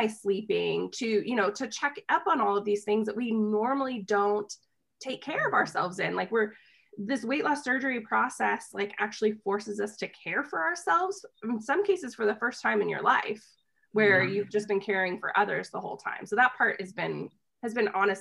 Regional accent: United States; it stung a bit, let's be honest, because I'm from the United States

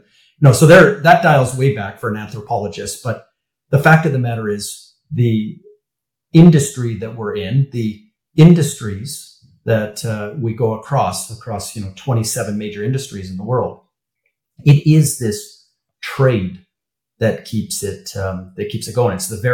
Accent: Canada; I'm a Canadian

